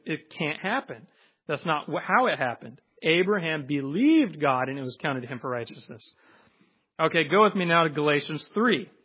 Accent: Georgia, United States; You could say y'all. I'm from Georgia. Know y'all.

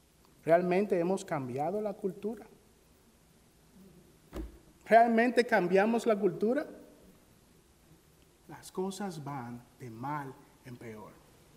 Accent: Dominican Republic; Yo soy dominicano, me voy a dar el permiso de hablar de mi país.

